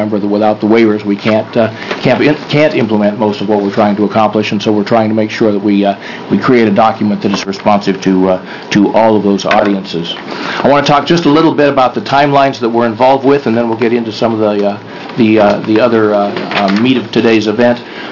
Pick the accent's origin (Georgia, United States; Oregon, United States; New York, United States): Oregon, United States; Portland; from Portland, Chair of the Oregon Health Policy Board.